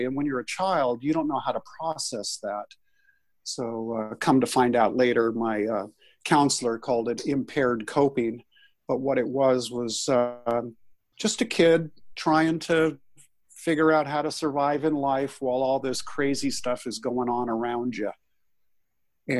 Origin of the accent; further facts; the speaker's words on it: California, United States; I'm a California kid, born and raised in the Bay Area, and a family of seven kids.